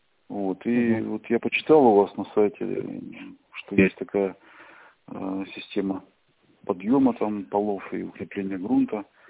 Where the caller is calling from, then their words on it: Krasnodar, Krasnodar Krai, Russia; Я вам звоню из Краснодара.